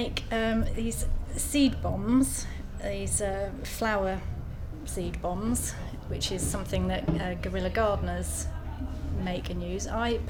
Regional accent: Bournemouth, South West England, United Kingdom; I'm 45, and I'm from Bournemouth in Dorset.

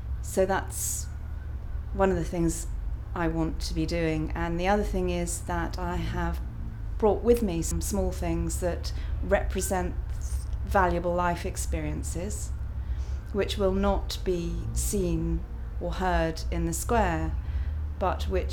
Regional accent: Winchester, South East England, United Kingdom; I am 55, I think. And I'm from Winchester.

